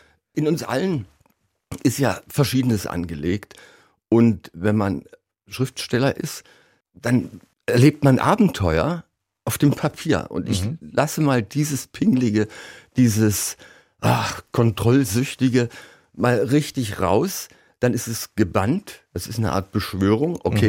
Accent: Saxony, Germany; Wenn man als Sachse in Preußen lebt, das ist eine Herausforderung

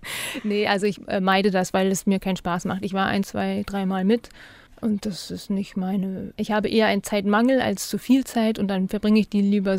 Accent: Germany; Von außen, so als Deutsche, also aus fremder Sicht, sind die Dänen halt viel entspannter als die Deutschen.

